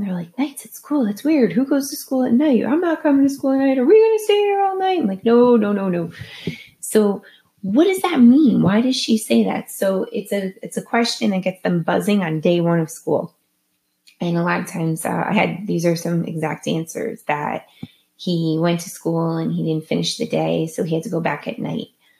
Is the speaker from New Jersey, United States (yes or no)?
yes; New Jersey, United States; accent: Jersey accent; Maybe you live somewhere where I live, hence my Jersey accent, where raccoons love to come out at night.